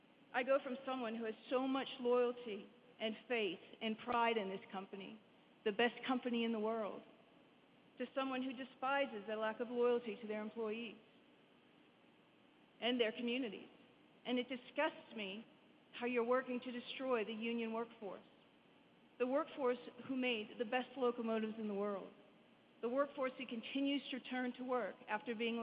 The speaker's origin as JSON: {"language": "English", "town": "Wesleyville", "region": "Pennsylvania", "country": "United States", "tie": "born or raised there", "said": "I grew up in Wesleyville, Pennsylvania, one of the small communities surrounding Erie."}